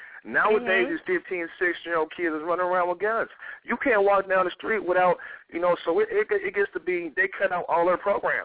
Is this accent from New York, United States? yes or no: no; Oakland, California, United States; So that focused me on go ahead and creating, like, books about, I guess, growing up in Oakland and everything I've been through.